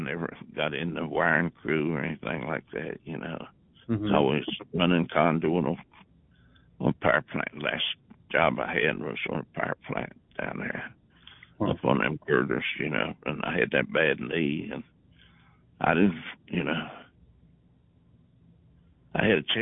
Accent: Appalachia, United States; accent: hillbilly; my family, they didn't like my hillbilly accent

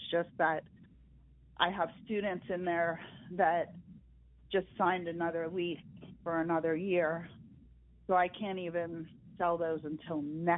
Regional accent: Florida, United States; I mean, there's really, I'm from Florida

